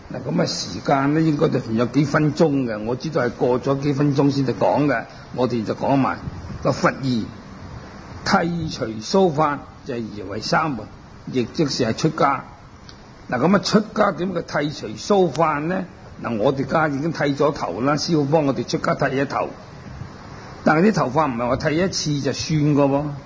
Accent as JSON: {"language": "Cantonese", "country": "China", "said": "因为呢啲在我哋中国人嚟讲咧，就系唔通嘅"}